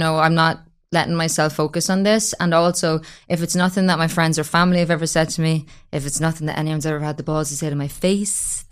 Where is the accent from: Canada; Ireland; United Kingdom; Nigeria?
Ireland